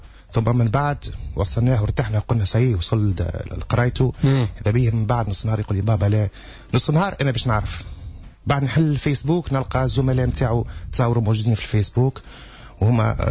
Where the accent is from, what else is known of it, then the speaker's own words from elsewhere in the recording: Tunisia; أنا مواطن تونسي إطار موظف في منشأة عمومية